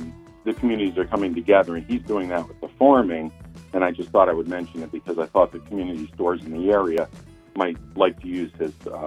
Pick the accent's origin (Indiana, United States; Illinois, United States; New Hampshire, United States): New Hampshire, United States; Keene; moved away as an adult; also born or lived in Philadelphia; I grew up in Keene, and I left here when I was 20, moved to Philadelphia, and got a business degree